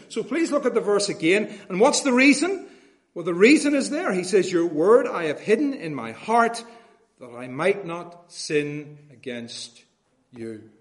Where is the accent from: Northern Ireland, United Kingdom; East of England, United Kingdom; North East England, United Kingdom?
Northern Ireland, United Kingdom; As I'm sure you know by now, I come from Northern Ireland.